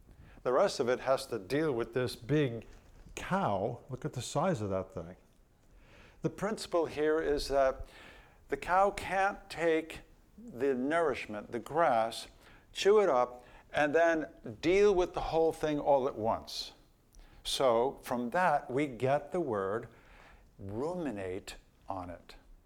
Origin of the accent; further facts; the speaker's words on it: New Jersey, United States; As you know, I grew up in New Jersey, and this is a picture of a Jersey cow.